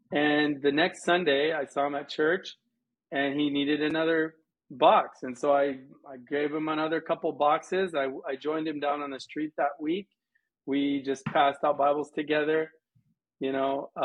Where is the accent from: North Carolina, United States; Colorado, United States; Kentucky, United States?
Colorado, United States; I'm half American, half Lebanese, but I grew up as a Westerner. I mean, I grew up in Colorado, mm-hmm. not speaking Arabic.